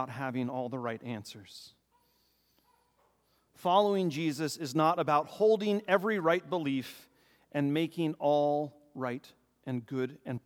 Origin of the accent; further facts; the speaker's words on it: Texas, United States; Now, I was born and raised in Texas